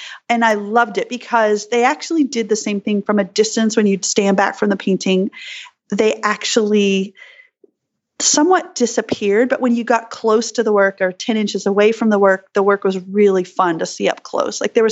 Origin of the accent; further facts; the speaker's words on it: Australia; now in New York, United States; friends of mine from my childhood of growing up in Australia.